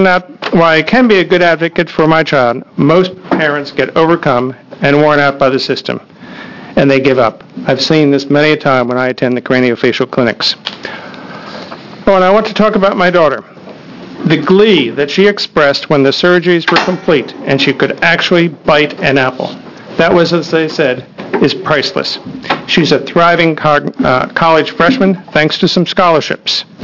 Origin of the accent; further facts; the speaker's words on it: Eugene, Oregon, United States; I am from Eugene.